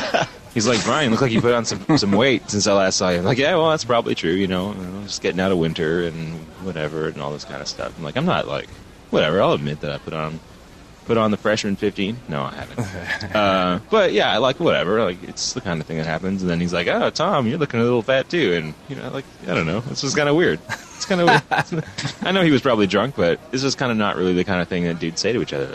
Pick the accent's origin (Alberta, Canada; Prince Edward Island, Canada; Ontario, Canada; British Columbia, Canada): British Columbia, Canada; Vancouver; and I'm from Vancouver.